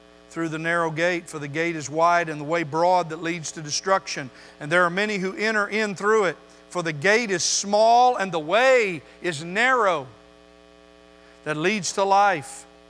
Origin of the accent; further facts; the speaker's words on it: the West, United States; You know, Pat and I grew up in the West. We grew up on the other side of the Mississippi.